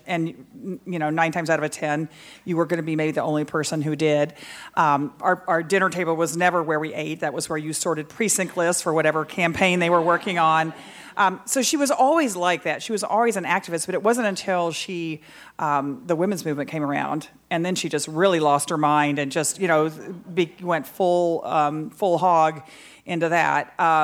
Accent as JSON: {"language": "English", "town": "Dallas", "region": "Texas", "country": "United States", "tie": "born or raised there", "said": "And so it's funny that, growing up in Dallas, Texas, mainly You know, my dad was a civil rights attorney."}